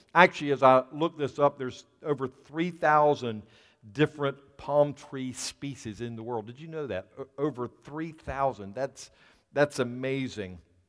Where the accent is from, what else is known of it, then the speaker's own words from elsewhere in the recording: Florida, United States; I grew up in Florida. I love Florida. Palm trees were just part of the landscape, and loved Florida.